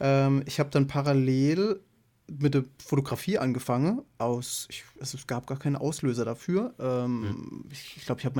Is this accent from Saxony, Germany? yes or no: no; Offenburg, Baden-Württemberg, Germany; Also ich bin hier in Offenburg geboren. Das ist so am Fuße des Schwarzwalds. Und in dieser Rheinebene bin ich im Prinzip eigentlich mein Leben lang geblieben.